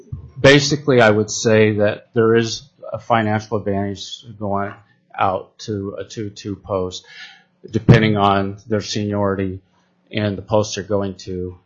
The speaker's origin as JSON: {"language": "English", "town": "Soldotna", "region": "Alaska", "country": "United States", "tie": "born or raised there", "said": "I mean, if that was happening in Anchorage or in my hometown of Soldotna, people would be upraised."}